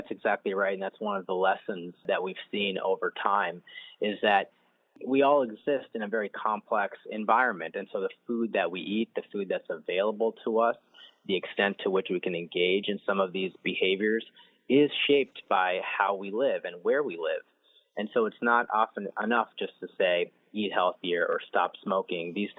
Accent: Ohio, United States; So I grew up in Ohio.

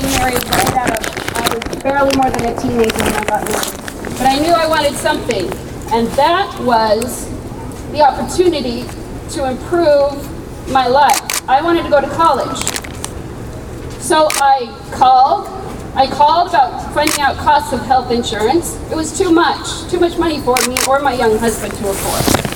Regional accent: Utah, United States; moved away; I came from a place, I came from Utah. I grew up in Utah, where early marriage was the culture there.

